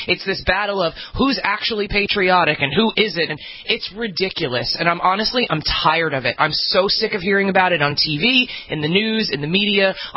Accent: New York, United States; I keep to myself. I'm a New Yorker.

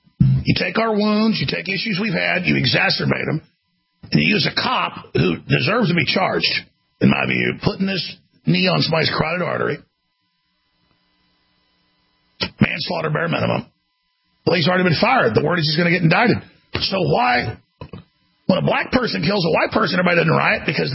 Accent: Dallas, Texas, United States; Now, I grew up in Dallas. I had a lot of black friends. And I also got attacked because I was white.

